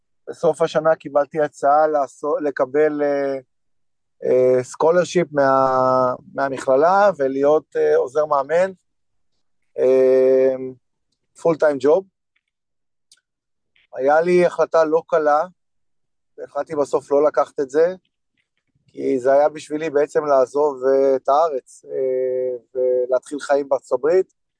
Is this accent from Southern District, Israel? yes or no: no; Beit Zayit, Jerusalem District, Israel; אז אני גדלתי במושב בית זית, ובגיל מאוד צעיר התחלתי לשחק כדורסל